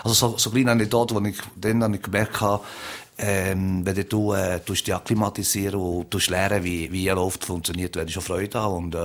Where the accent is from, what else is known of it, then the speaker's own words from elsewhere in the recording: Tricase, Apulia, Italy; now in Switzerland; Ich komme eben aus Trigase, wie du vorhin gesagt hast. Das ist eine Gegend in, am Absatz vom Stiefel in Italien.